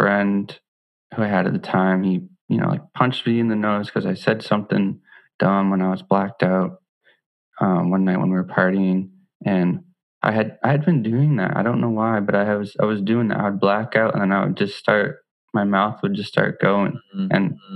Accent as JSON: {"language": "English", "region": "Maine", "country": "United States", "tie": "born or raised there", "also_born_or_lived": "Canada", "said": "moved from Maine to, I grew up in Maine. I was living in Maine, and then I moved on my own back to Canada."}